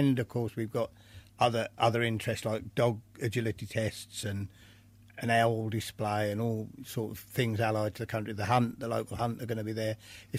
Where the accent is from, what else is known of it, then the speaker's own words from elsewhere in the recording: East of England, United Kingdom; I come from East Suffolk originally